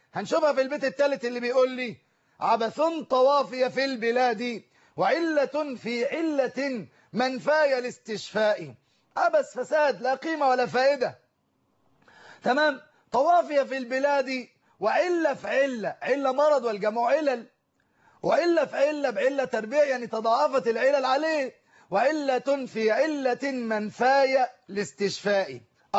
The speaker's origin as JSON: {"language": "Arabic", "town": "Cairo", "region": "Cairo Governorate", "country": "Egypt", "said": "انا قاهري اذا ذهبت الى الاسكندرية صارت غربة بالنسبة لي"}